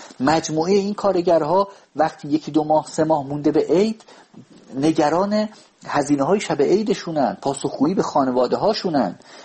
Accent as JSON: {"language": "Persian", "town": "Babol", "region": "Mazandaran", "country": "Iran", "tie": "born or raised there", "said": "از شهر خودم که شهر بابل باشه، شهری که توش بزرگ شدم،"}